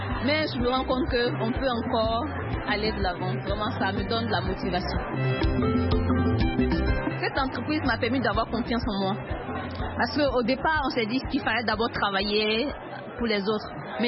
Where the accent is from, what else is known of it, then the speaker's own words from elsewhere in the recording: Côte d’Ivoire; le riz, chez nous en Côte d'Ivoire, c'est plus de 2 millions de tonnes de riz qui doit être distribué